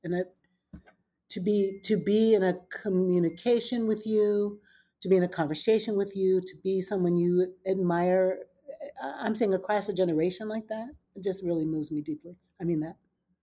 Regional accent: New York City, New York, United States; But also, I'm a New Yorker, and also I'm an American, and also I'm a global citizen.

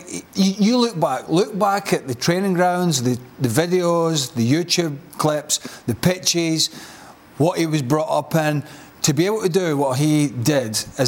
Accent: Scotland, United Kingdom; I'm not saying that as a Scotsman

